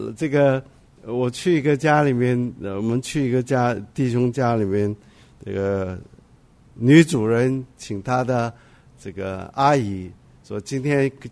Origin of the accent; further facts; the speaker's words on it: Beijing, China; 我们北京人讲好的意思就是好累，